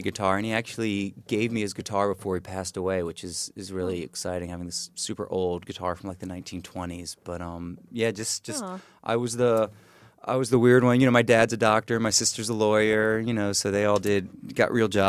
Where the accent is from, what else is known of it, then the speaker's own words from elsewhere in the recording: Virginia, United States; now in Los Angeles, United States; No, I'm originally from Virginia. I guess I call L.A. home, but I'm really never there.